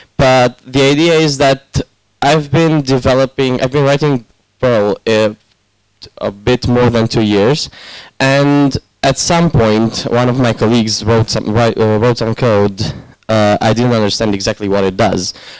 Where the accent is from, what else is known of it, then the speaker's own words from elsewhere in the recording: Cluj-Napoca, Cluj County, Romania; English is a second language; as you were told. I come from Cluj-Napoca